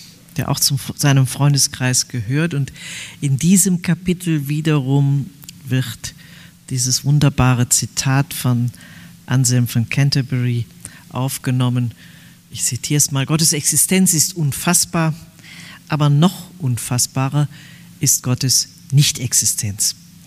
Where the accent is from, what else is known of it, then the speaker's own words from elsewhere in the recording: North Rhine-Westphalia, Germany; ich bin ja auch Rheinländerin, wir sind ja so auch in unserer Generation mit einer Selbstverständlichkeit aufgewachsen. Ich hatte irgendwie bis sicher zu meinem 12., 13. Lebensjahr nie einen Protestanten gesehen oder wahrgenommen.